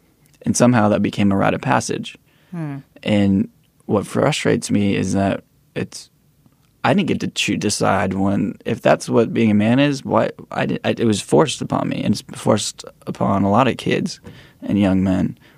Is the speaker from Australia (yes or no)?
no; California, United States; yeah, it's interesting experience. Like the schools, the community I grew up in was like predominantly African American.